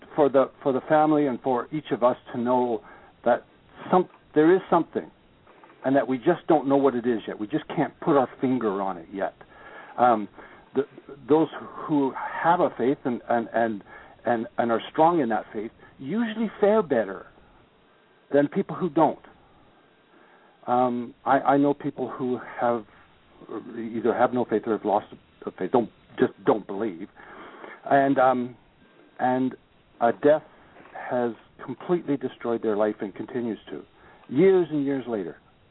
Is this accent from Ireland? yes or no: yes; Ireland; my father always told me that I was born with the gift of the gab because we're Irish